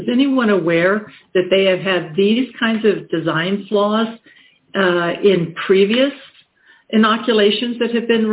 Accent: United States; from the United States. I'm an attorney there.

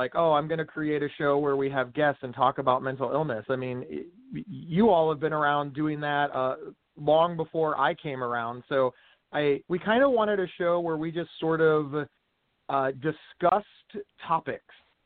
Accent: Ohio, United States; You know, I'm from Ohio and she's from New York, and that's a world of difference.

